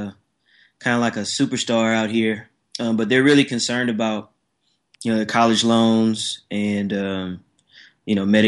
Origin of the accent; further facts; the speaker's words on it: California, United States; You know, I'm coming from the Bay Area, which is probably one of the most liberal places in America.